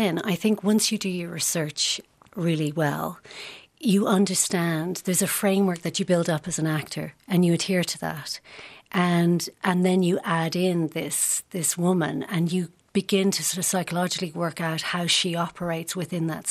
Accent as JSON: {"language": "English", "town": "Dublin", "region": "Leinster", "country": "Ireland", "tie": "born or raised there", "said": "You know, I grew up obviously in Dublin"}